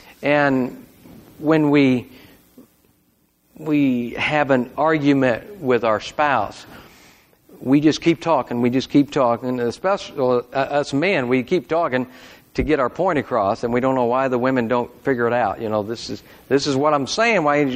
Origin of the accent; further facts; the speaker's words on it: Missouri, United States; I mean, I was from Missouri too, but not Missouri, you know.